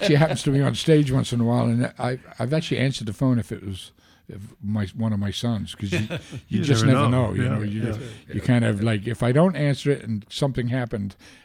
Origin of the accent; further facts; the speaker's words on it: London, United Kingdom; born there; accent: Cockney; moved away as an adult; I was born in London, you know, so this is why I talked.